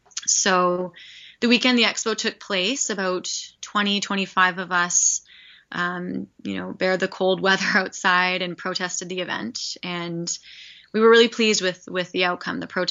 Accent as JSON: {"language": "English", "town": "Saskatoon", "region": "Saskatchewan", "country": "Canada", "tie": "born or raised there", "said": "Yes, so Saskatoon is my hometown, born and raised there"}